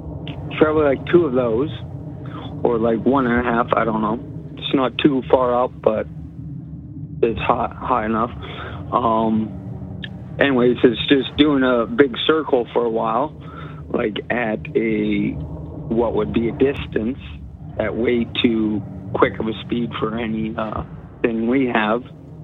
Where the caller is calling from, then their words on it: Kelowna, British Columbia, Canada; your acquaintance from La Crosse, Kelowna.